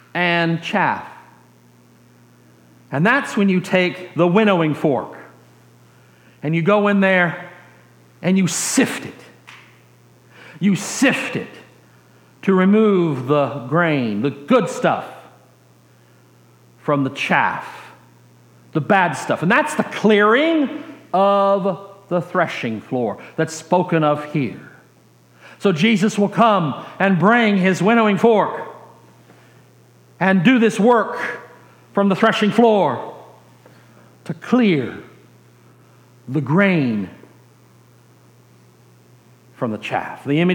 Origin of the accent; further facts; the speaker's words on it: Dallas, Texas, United States; also born or lived in Richardson, United States; And I was a city boy. I grew up in Dallas and then in Richardson, so I had never actually seen any of this kind of activity going on.